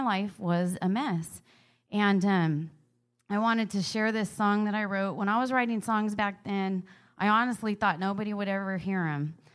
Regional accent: Fresno, California, United States; We're from Fresno, California area, by the way.

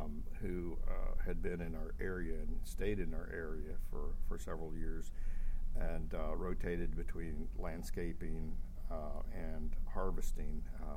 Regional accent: Texas, United States; I grew up in South Texas

